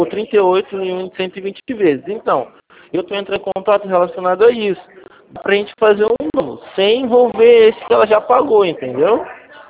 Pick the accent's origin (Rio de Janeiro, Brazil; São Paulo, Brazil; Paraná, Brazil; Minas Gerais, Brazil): Rio de Janeiro, Brazil; Não, eu também sou daqui do Rio.